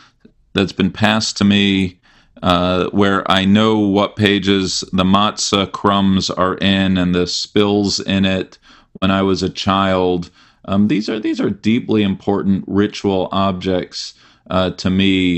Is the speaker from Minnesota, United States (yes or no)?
no; Los Angeles, California, United States; I grew up in Los Angeles, and we would often have sedarim with Persian families who would hit each other with celery sticks during